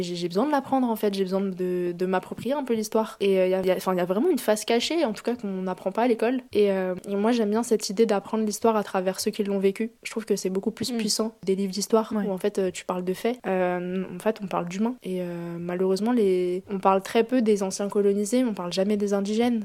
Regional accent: France; Vraiment, enfin, en tant que Français, on a du sang sur les mains

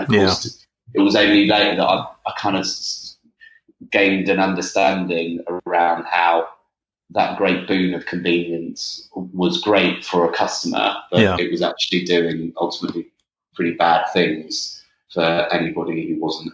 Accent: London, United Kingdom; also born or lived in Wiltshire-Dorset borders; even though we grew up in South West London, sort of Battersea way

